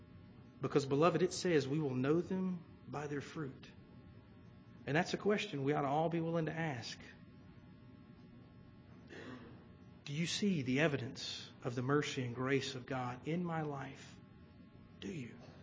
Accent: the South, United States; I come from the South.

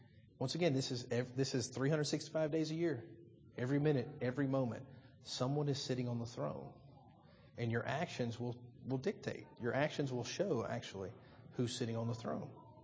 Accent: the South, United States; I come from the South. You know, if you're going to be in a beauty pageant, Miss Troy, Miss Alabama, you better belong to a church.

